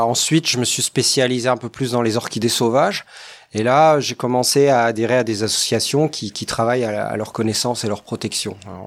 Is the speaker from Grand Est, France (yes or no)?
yes; Grand Est, France; il y a eu quelques livres sur le massif vosgien, ma terre natale